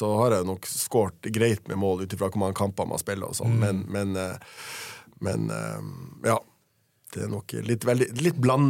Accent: Tromsø, Troms, Norway; det var en helt annerledes kultur enn jeg kom fra Tromsø.

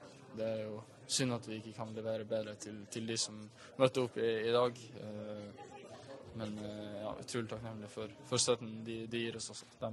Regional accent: Tromsø, Troms, Norway; jeg er jo født og oppvokst i Tromsø

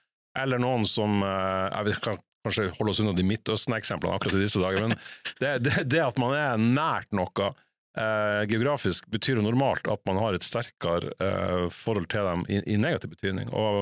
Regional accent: Fauske, Nordland, Norway; Jeg er fra Fauske.

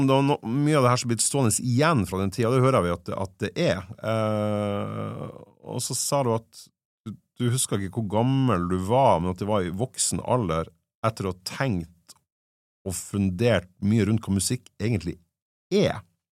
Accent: Fauske, Nordland, Norway; jeg er jo vokst opp med, jeg er jo fra Fauske i Nordland

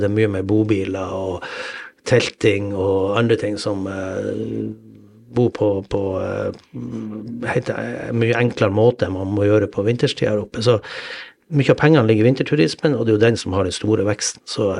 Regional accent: Northern Norway, Norway; Vi er nordlendinger, vi er vant til det her

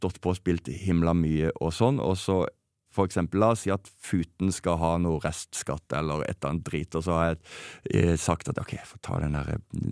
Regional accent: Vennesla, Agder, Norway; for jeg kommer fra Vennesla, det ingen fra Vennesla som mister bakkekontakten noen gang

